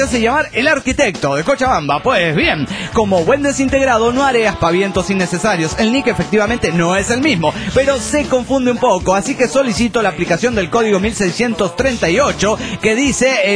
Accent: Cancún, Quintana Roo, Mexico; arqui de Cancún, Quintana Roo, México.

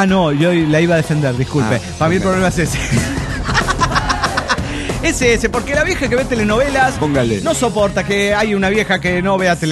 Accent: Mexico; now in Montreal, Canada; mexicano Montreal.

